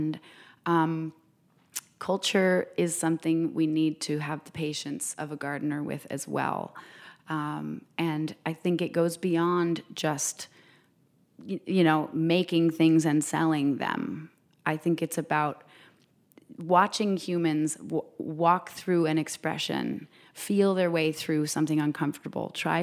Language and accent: English; Vermont, United States; Well, listen, I grew up in Vermont. I've worked on dairy farms.